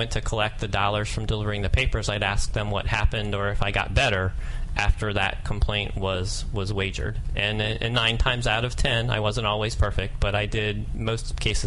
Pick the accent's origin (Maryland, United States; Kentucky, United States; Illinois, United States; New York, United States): Maryland, United States; I grew up in Maryland, born and raised here. I went to the University of Maryland as well.